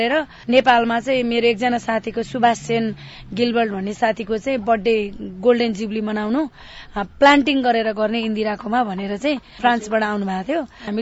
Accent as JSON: {"language": "Nepali", "town": "Salbari", "region": "Koshi Province", "country": "Nepal", "tie": "born or raised there", "said": "अब सालगारी है सालगारी जंगलै जंगल वरिपरि एउटा सालबारी भन्ने सानो गाउँ थियो त्यहाँ चाहिँ"}